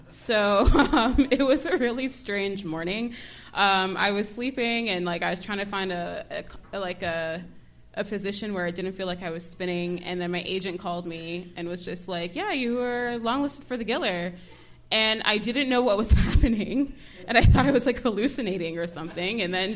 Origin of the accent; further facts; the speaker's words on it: Toronto, Ontario, Canada; I am from Toronto. I grew up sort of all around Toronto, except my family and I never went east for some reason, but started downtown, kind of Yonge and Charles area, then went to Little Jamaica or Eglinton, West of Marley